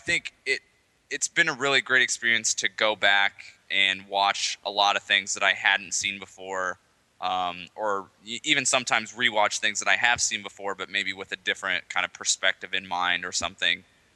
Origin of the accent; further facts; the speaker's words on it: Indiana, United States; I'm from Indiana.